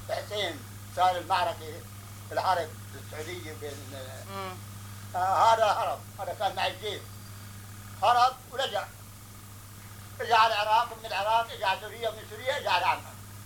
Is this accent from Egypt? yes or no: no; Palestine; now in Lebanon; ولما طلعنا احنا من فلسطين بس احنا كانت البلاد بلادنا عنا كانت والله عامري